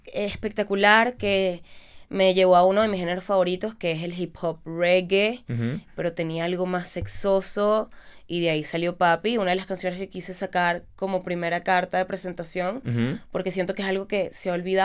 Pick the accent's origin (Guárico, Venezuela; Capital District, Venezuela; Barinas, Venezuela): Capital District, Venezuela; Caracas; Vengo de Caracas, Venezuela, ya la improvisación lo es todo.